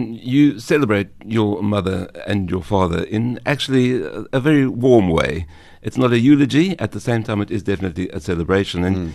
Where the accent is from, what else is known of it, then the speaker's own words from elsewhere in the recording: Johannesburg, Gauteng, South Africa; I grew up on the West Rand of Johannesburg, extremely different in a small kind of very small Jewish community